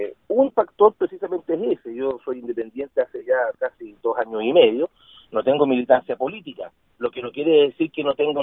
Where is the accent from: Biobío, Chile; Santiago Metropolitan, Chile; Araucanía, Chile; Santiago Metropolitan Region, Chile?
Araucanía, Chile; Loncoche; yo, además de ser nacido y criado en Loncoche